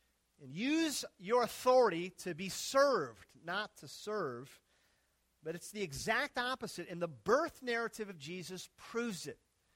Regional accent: Minnesota, United States; It reminds me of a game I remember playing growing up in Minnesota when the snow plows would come through our town.

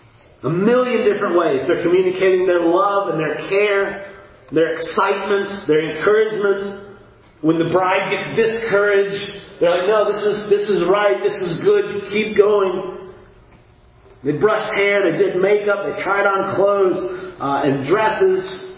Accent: Kentucky, United States; So I am from Kentucky.

